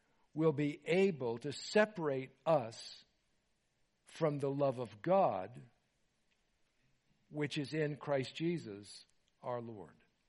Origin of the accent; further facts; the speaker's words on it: Nashville, Tennessee, United States; We're from Nashville, Tennessee. And if you're ever in Nashville on a Sunday morning, please come join us at Emmanuel Church.